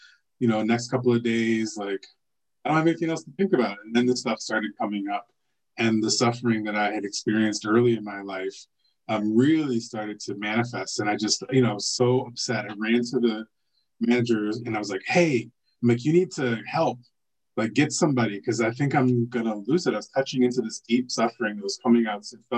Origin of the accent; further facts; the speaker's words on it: Chicago, Illinois, United States; I am from Chicago. I, grew up in the South Side, and my mother was a practitioner, right?